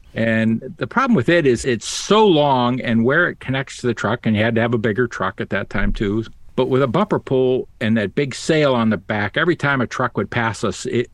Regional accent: Ohio, United States; Growing up in Ohio, like you guys

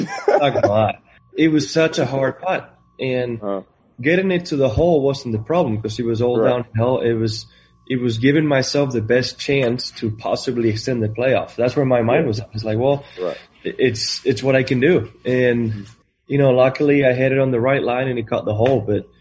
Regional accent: Spain; I'm coming from Spain. I grew up in a town with 1,200 people.

